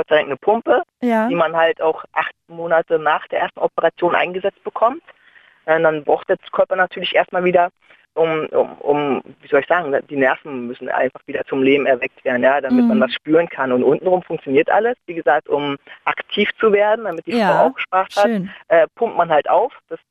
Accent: Germany; Ich wusste auch, aufgewachsen in der DDR, ist ja so, wo sollst du da zaubern lernen?

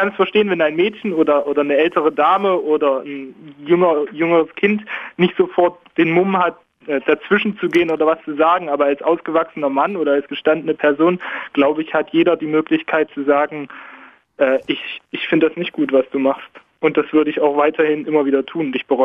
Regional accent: Leipzig, Saxony, Germany; now in Berlin, Germany; Ich rufe jetzt aus Berlin an, aber ich komme ursprünglich aus Leipzig

